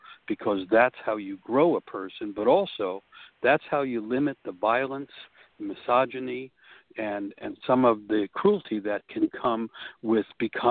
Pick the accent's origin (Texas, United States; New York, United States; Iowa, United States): New York, United States; New York City; I grew up in New York City. I was about 13 and a half years old.